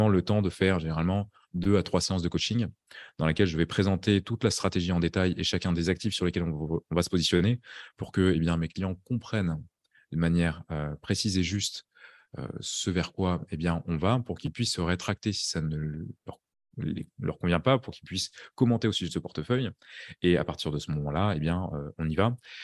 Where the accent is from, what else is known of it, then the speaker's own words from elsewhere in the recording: France; Je pense aux Français, je suis français à la base